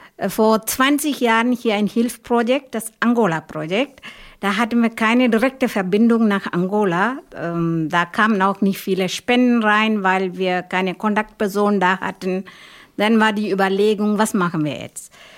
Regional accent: Kerala, India; German is a second language; now in Germany; in meiner Heimat in Indien und Kerala. Von meinem Heimatort nur 3 Kilometer entfernt.

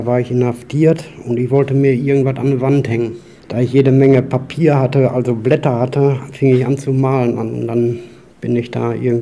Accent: Dorsten, North Rhine-Westphalia, Germany; born there; now in Hamm, Germany; ich bin gebürtig aus Dorsten, wohne seit 7 Jahren hier in Hamm

